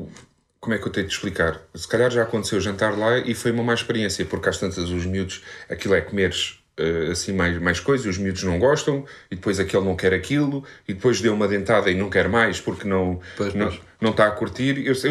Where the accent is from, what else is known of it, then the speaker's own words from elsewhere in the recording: Portugal; sou português.